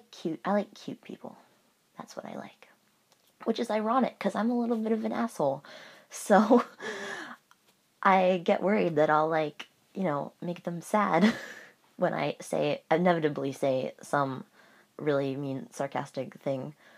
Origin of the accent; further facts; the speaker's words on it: Canada; I am female. I am Canadian.